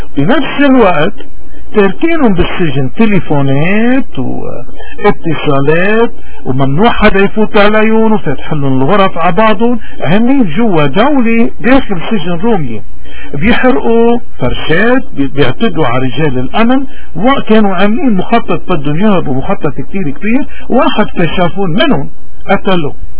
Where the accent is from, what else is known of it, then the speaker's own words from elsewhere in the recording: Lebanon; احنا اخوي لبناني